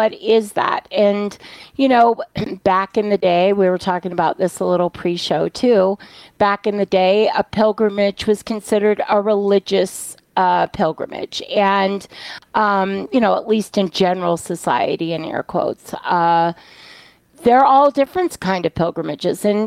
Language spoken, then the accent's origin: English; New York, United States; I mean, I grew up in New York.